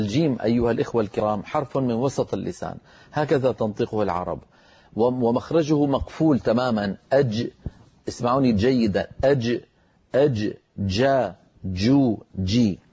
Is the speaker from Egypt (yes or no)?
no; Damascus, Damascus Governorate, Syria; بينما مثلا أهل دمشق وأنا من دمشق ينطقونها رخوة